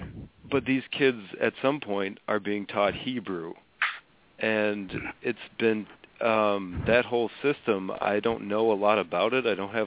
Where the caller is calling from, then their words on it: Wisconsin, United States; Hey, Andrew. … in Wisconsin.